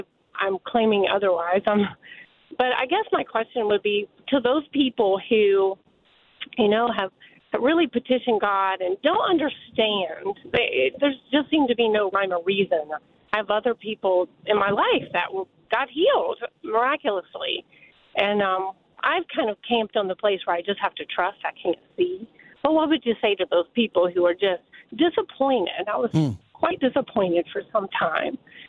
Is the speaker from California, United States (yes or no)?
no; Winter Haven, Florida, United States; And I am from Winter Haven, Florida